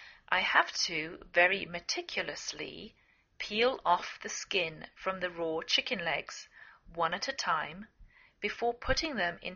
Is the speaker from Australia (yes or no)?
no; England, United Kingdom; now in United States